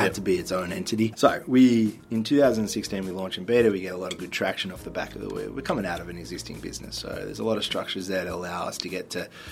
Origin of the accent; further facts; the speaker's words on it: Arkansas, United States; you know, hey, I'm from Arkansas.